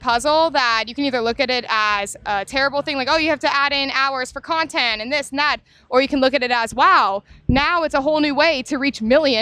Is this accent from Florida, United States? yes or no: yes; Florida, United States; now in Nashville, United States; So I'm from Florida. I moved to Nashville exactly 8 years ago today.